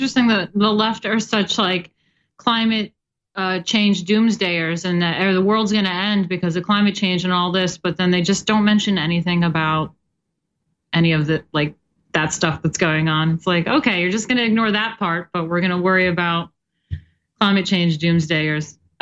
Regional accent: New York, United States; I didn't hear about that, but I believe it. I'm from New York.

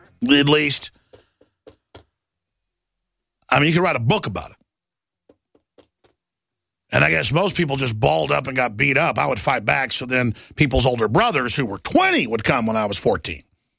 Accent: Dallas, Texas, United States; I was physically attacked by black people growing up in Dallas, Texas. And I grew up in a nice area.

